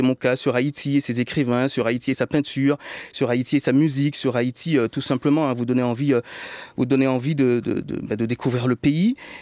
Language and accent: French; French Guiana; Je suis né en Guyane, j'ai grandi en Guyane, j'ai fait ma scolarité en Guyane. Une partie, en tout cas, je me sens pleinement guyanais. Mais je suis aussi résolument haïtien.